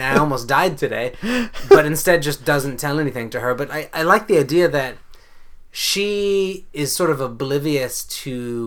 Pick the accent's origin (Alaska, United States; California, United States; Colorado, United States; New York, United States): California, United States; Or, yeah, you know, we grew up in the Bay Area.